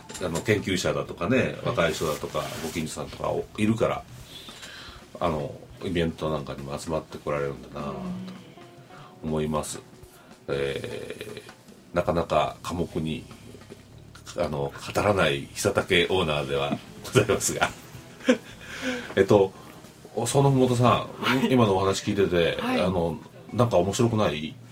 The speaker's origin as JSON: {"language": "Japanese", "region": "Kyoto", "country": "Japan", "tie": "born or raised there", "said": "私の実家っていいます母上京区に住んでるんですけど、木造2階建てで40年ぐらい経った古い家ですけど一人暮らしなんですよ。"}